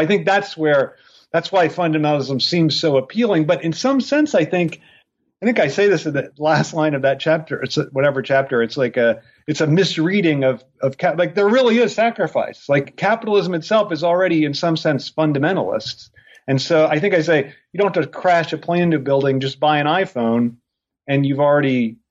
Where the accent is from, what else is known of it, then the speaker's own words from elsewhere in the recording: Ireland; I am Irish.